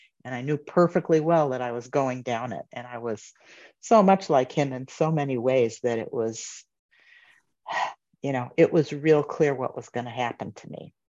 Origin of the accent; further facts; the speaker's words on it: Chicago, Illinois, United States; now in Richmond, United States; I live in Richmond, Virginia. I'll just dial it back a little bit. I'm from the Chicago suburbs, grew up there from a family that, was Jewish but had no religion going on and no spirituality going on